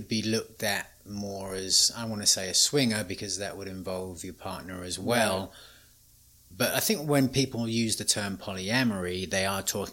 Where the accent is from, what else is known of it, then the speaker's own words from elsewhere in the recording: England, United Kingdom; growing up in England